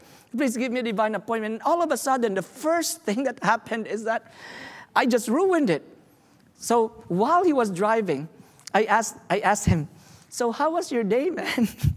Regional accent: Philippines; I said, no, I'm from the islands, I'm from the Philippines.

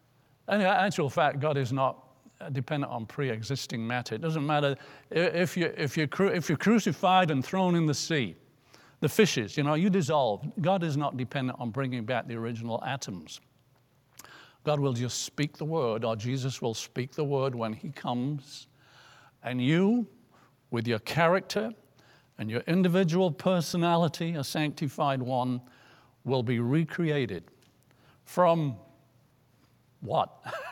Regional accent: England, United Kingdom; Even got into England. My hometown was an old Roman fortress, became a Roman city.

